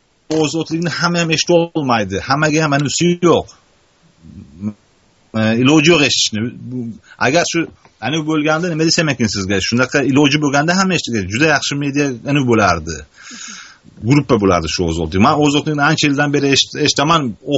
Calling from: Moscow, Russia; Men Moskvadanman.

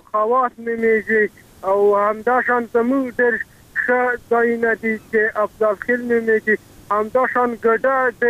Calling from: Band Chak, Maidan Wardak, Afghanistan

